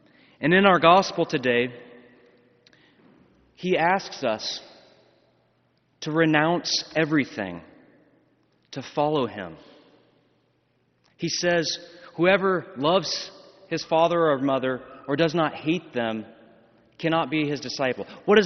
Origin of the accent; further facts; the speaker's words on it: Lincoln, Nebraska, United States; I'm originally from Lincoln, Nebraska, and I will be, God willing, ordained a priest in May.